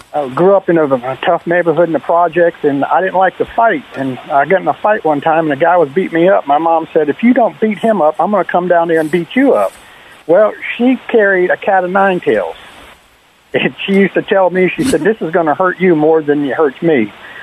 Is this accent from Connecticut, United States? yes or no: yes; Bridgeport, Connecticut, United States; No, I grew up in Bridgeport, Connecticut, in the project.